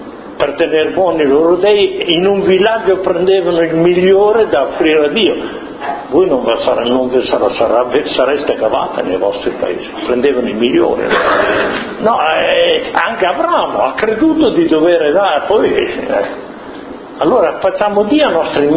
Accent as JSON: {"language": "Italian", "region": "Veneto", "country": "Italy", "tie": "born there", "said": "ha trovato un lavoro nel Veneto e sono nato nel Veneto."}